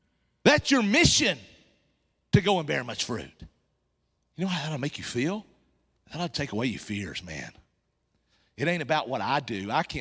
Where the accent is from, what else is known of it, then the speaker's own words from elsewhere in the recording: Tennessee, United States; I grew up in Appalachian Mountains in East Tennessee and went to public school.